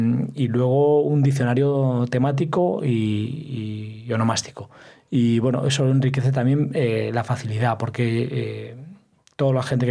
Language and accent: Spanish; Galicia, Spain; Como soy gallego